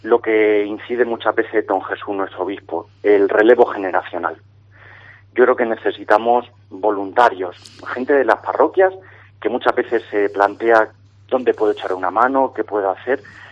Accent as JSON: {"language": "Spanish", "town": "Granja de Rocamora", "region": "Valencian Community", "country": "Spain", "tie": "born or raised there", "said": "Pues soy natural de Granja de Rocamora, de un pueblecito cerca de Orihuela."}